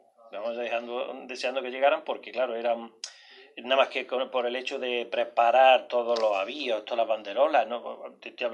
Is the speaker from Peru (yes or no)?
no; Granada, Andalusia, Spain; born there; Entonces, ese barrio donde yo nací era de las casillas pequeñas, era un barrio que era solo para huérfanos de guerra, huérfanos de guerra y huérfanos de militares.